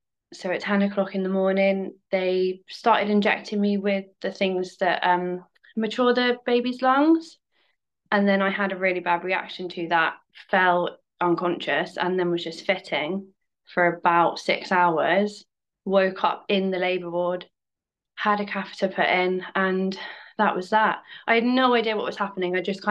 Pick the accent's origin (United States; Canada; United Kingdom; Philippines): United Kingdom; South West England; I'm 26 from Cornwall